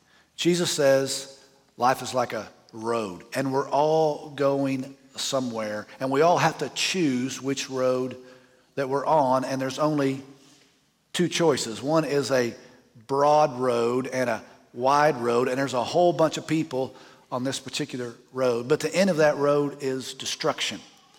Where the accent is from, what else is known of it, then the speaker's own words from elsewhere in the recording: Oklahoma, United States; Well, I'm from Oklahoma. I was raised on a ranch. We rode stuff our whole life.